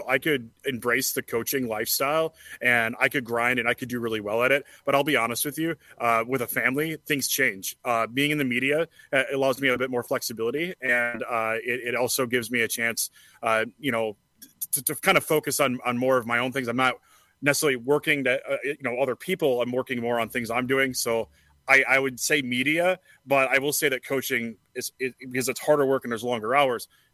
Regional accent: Wisconsin, United States; born or raised there

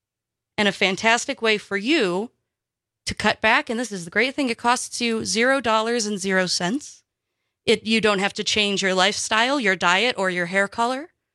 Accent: Park Falls, Wisconsin, United States; also born or lived in Stevens Point / Wausau; now in Milwaukee, United States; When I was born here in Wisconsin and I've lived in Wisconsin my whole life, and yet I feel like the stranger in the strange land. I was born in Stevens Point. I grew up near Park Falls for many years, then moved to Wausau.

